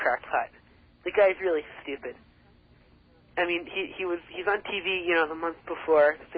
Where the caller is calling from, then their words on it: Kings Park, New York, United States; Kings Park.